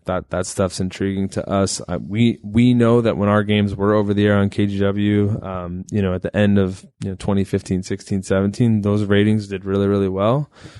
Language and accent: English; Chicago, Illinois, United States; because I grew up in Chicago. WGN was how I watched a lot of games